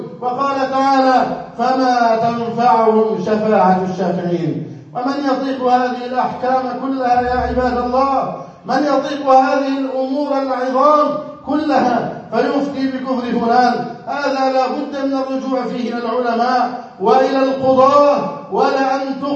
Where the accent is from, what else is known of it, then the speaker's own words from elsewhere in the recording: Egypt; وأما عن بلدنا مصر، ما هي؟ أهي إسلامية أم كفرية؟ أهي دار كفر أم دار إسلام؟